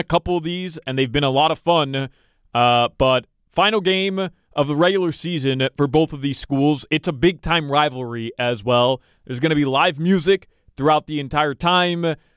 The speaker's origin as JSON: {"language": "English", "region": "Florida", "country": "United States", "said": "I don't know. I'm from South Florida. I've heard of sleet."}